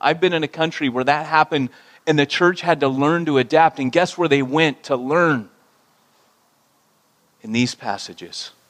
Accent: Long Beach, California, United States; I grew up in Long Beach and I'm, well, someone's got to go to Long Beach.

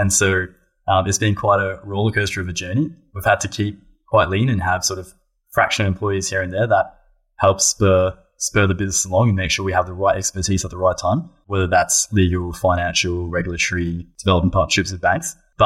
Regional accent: Australia; I'm from Australia

